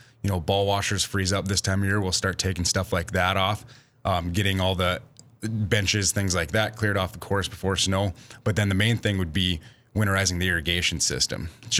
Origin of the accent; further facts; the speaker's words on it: New Salem, North Dakota, United States; I grew up in a rural community, though. I'm from New Salem, North Dakota, just down the road. So I think us in North Dakotans, we have that agricultural background.